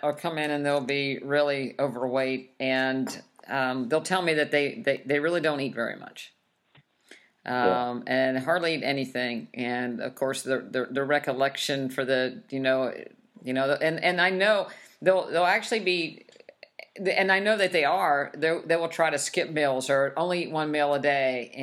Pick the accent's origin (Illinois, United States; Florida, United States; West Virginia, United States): West Virginia, United States; you know, I grew up in West Virginia, and I had a grandma that was a very, very good cook